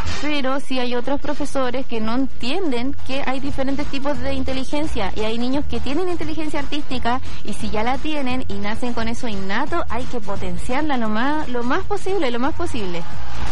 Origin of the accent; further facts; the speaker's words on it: Bosque Mar, Los Lagos, Chile; que yo soy de Bosque Mar, entonces todos los días 1.200 y 1.200